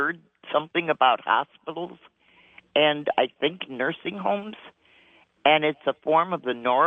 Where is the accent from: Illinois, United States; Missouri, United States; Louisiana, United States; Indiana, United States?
Illinois, United States; Glendale Heights; I'm from Glendale Heights, Illinois, and Dr. Tenpenny, I'm with you all the way.